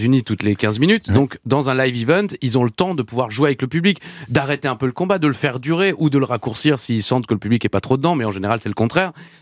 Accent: Strasbourg, Grand Est, France; Ah non, attention, déjà moi, je suis strasbourgeois.

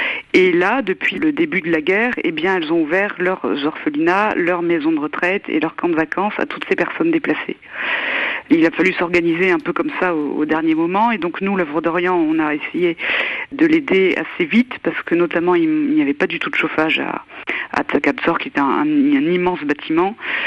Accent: France; quand on dit qu'on est français, ça se comprend assez vite.

